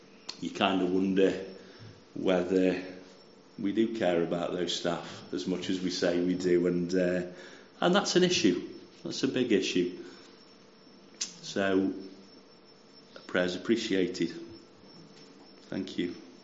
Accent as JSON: {"language": "English", "town": "Stoke-on-Trent", "region": "West Midlands", "country": "United Kingdom", "said": "So I'm from Stoke-on-Trent."}